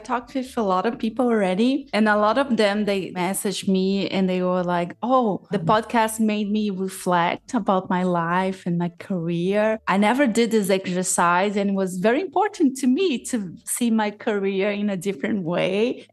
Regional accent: Brazil; first language Portuguese; English is a second language; now in United States; started to consider myself as Latina only after I moved to the US. I think same thing with you. Since my first language is Portuguese, not Spanish, I always felt a disconnect.

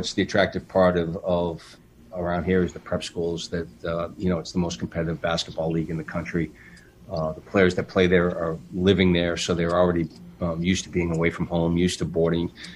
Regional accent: New England, United States; Well, I'm from New England, so that automatically makes it.

